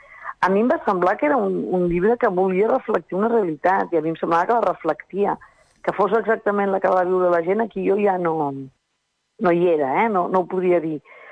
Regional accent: Catalonia, Spain; jo sóc catalana i he viscut sempre a Catalunya.

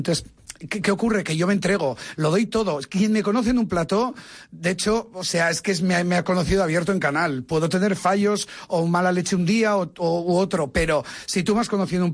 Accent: Basque Country, Spain; now in Barcelona, Spain; porque yo soy vasco.

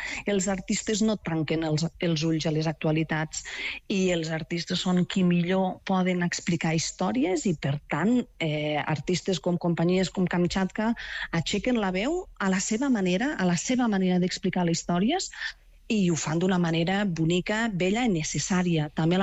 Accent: Vilanova de Bellpuig, Catalonia, Spain; jo no soc de Targa, soc d'un poble del costat que es diu Vilanova de Bellpuig

